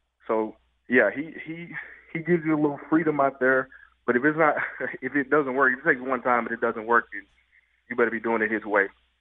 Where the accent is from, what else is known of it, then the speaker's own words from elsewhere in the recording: Canada; now in United States; I came from Canada before then